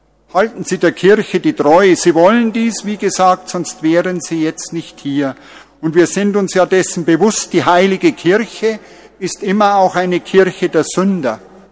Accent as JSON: {"language": "German", "region": "Bavaria", "country": "Germany", "tie": "born or raised there", "said": "Für meine Heimat, mein Heimatdorf, ist auch in Ingolstadt Audi der große Arbeitgeber gewesen und immer noch."}